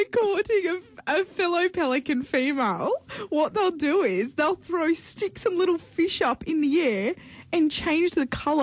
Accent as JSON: {"language": "English", "town": "Port Macquarie", "region": "New South Wales", "country": "Australia", "tie": "born or raised there", "said": "And I grew up in Port Macquarie with a huge pelican population."}